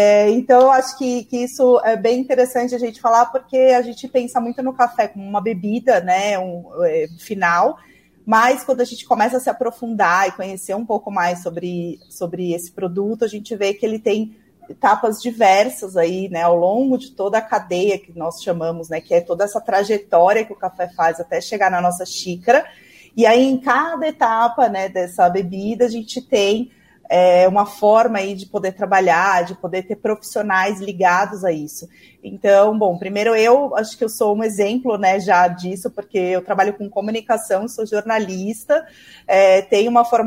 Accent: São Paulo, Brazil; eu moro em São Paulo, nasci em São Paulo, meu sotaque vai, né, vai entregar daqui a pouquinho. E eu sou aqui da capital

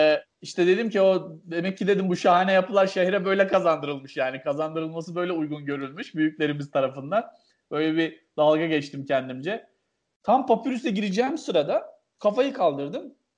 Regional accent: Gaziantep, Turkey; Antep'te doğdum, büyüdüm. Bütün ailem orada. Yüksek lisansı bitirdikten sonra tekrar Antepliyim, aynen. Antepliyim.

